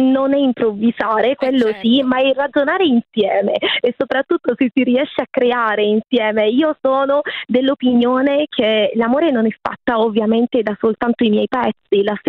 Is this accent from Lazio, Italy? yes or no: no; Basilicata, Italy; appunto io sono lucana